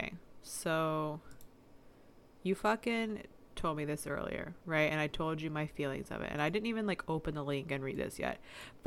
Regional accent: the South, United States; I have a porch. We're from the South. It's a porch.

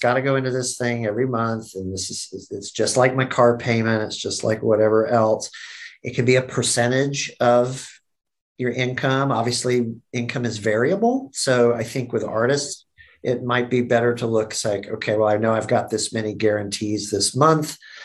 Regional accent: Atlanta, Georgia, United States; I grew up in Atlanta.

